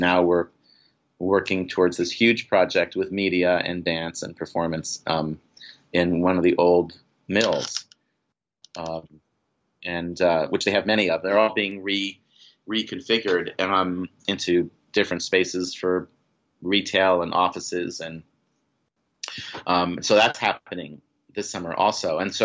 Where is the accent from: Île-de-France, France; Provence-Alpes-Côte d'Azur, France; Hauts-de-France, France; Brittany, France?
Île-de-France, France; Paris; first language French; English is a second language; I grew up in Paris, France. My father was in the government, and I grew up in Paris, and I've never done any work in Paris.